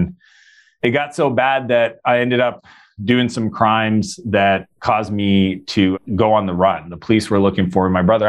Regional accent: Atlantic Canada, Canada; I'm from the East Coast of Canada.

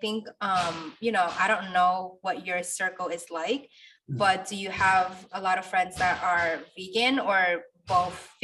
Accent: New York City, New York, United States; I'm a New Yorker too. I also grew up in the LES, and I feel like we're definitely resilient creatures.

